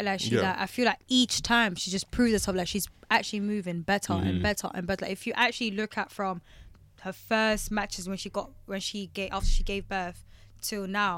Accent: United Kingdom; I'm British

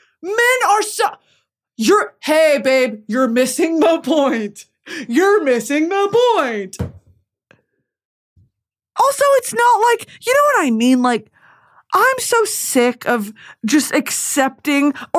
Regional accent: Texas, United States; because y'all forget I'm from Texas.

